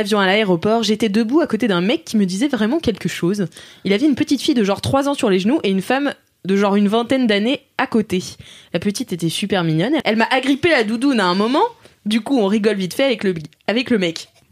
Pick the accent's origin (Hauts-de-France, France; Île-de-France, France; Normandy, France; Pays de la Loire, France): Pays de la Loire, France; Nantes; puisque je viens de Nantes, je vous le rappelle.